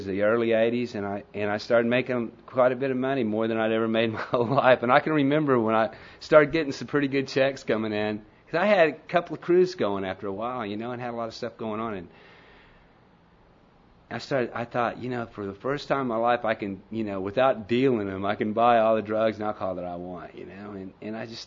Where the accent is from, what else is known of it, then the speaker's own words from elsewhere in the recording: Oklahoma, United States; And you know, I'm from Oklahoma, so, you know, I'm used to that kind of watery beer, you know.